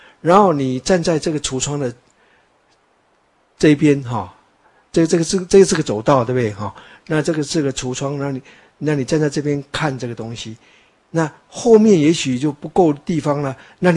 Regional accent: Taiwan; 我们台湾人、中国人才不会这样的，走过就走过了

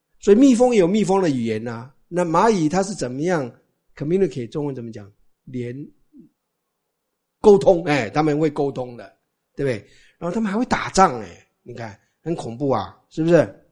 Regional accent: Taiwan; 我们台湾人见面都不打招呼的

